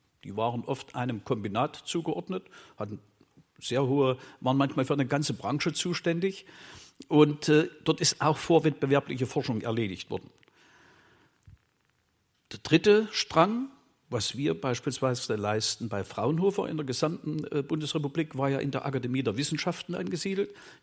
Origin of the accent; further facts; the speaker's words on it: Saxony-Anhalt, Germany; also born or lived in Thuringia / Dresden; Ich bin in Thüringen geboren, habe in Sachsen-Anhalt mein Abitur abgelegt und in Dresden studiert, promoviert und habilitiert.